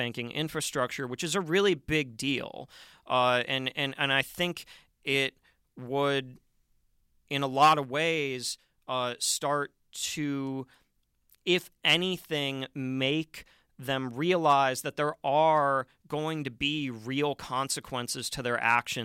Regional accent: United States; And so I think as an American, at least to me, it's something that's always been fundamental and important

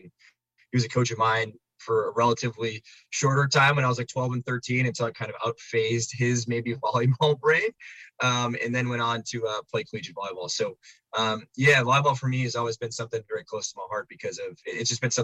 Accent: Hartford, Wisconsin, United States; started coaching the high school girls team where I grew up in Hartford, Wisconsin.

